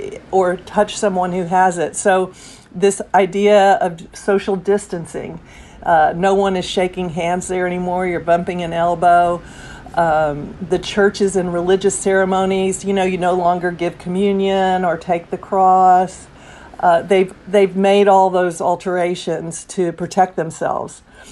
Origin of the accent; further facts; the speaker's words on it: Lubbock, Texas, United States; I'm from Lubbock, Texas